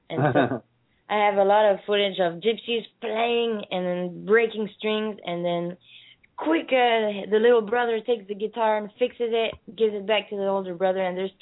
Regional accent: Samois-sur-Seine, Île-de-France, France; English is a second language; That's Samois-sur-Seine. It's not too far from Fontainebleau, which is close from Paris.

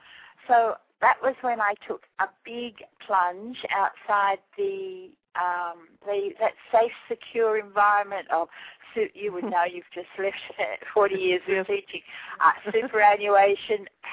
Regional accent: Canberra, Australian Capital Territory, Australia; I was born in Canberra, which is the capital of Australia, which is a long way from where I live now, and I grew up in what was then sort of the bush.

